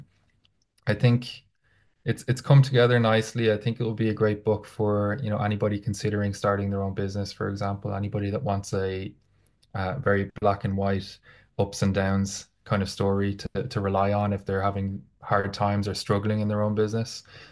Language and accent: English; Dublin, Leinster, Ireland; I'm originally from Dublin, if that hasn't been obvious yet.